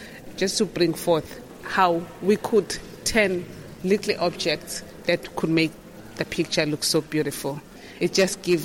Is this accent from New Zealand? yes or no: no; Durban, KwaZulu-Natal, South Africa; I grew up in Durban South, in Umlazi, one of the townships.